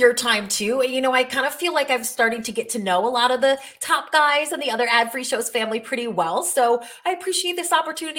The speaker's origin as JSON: {"language": "English", "region": "Minnesota", "country": "United States", "tie": "born or raised there", "said": "Growing up in Minnesota, that was just sort of my vibe"}